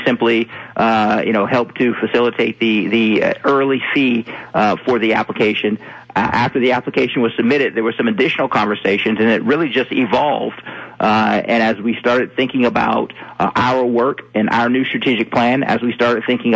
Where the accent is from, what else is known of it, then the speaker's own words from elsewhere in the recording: Youngstown, Ohio, United States; now in Hartford, United States; While I've only been here in Hartford for 2 years, I'm from Youngstown, Ohio